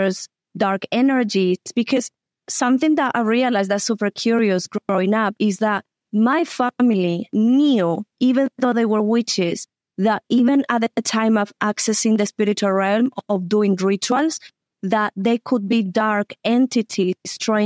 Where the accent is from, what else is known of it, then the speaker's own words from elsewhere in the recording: Colombia; We are originally from South America, from Colombia.